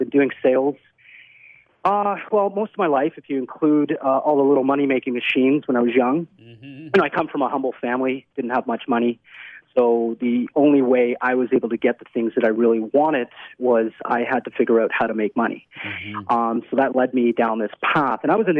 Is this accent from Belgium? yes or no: no; Toronto, Ontario, Canada; now in United States; I am from Toronto. Yeah. I did immigrate to the United States. Hey. I live currently down in Florida.